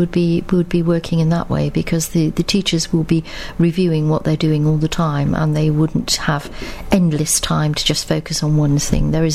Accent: Bristol, South West England, United Kingdom; born there; I was born in Bristol.

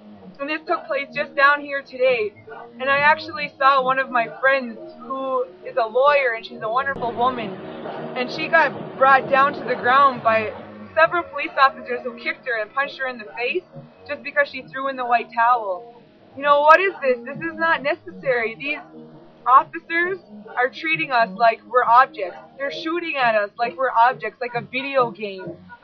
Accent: Elsipogtog First Nation, New Brunswick, Canada; I'm from Elzibukduk First Nation

